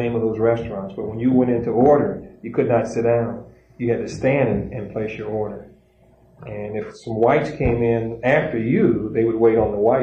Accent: South Bend, Indiana, United States; I was born in South Bend, 1950, raised in an area that's called LaSalle Park, out at Beck's Lake.

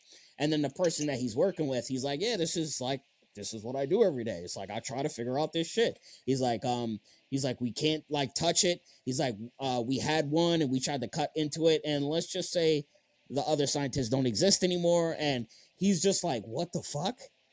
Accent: East Coast, United States; I'm from East Coast, man. I don't know shit over here.

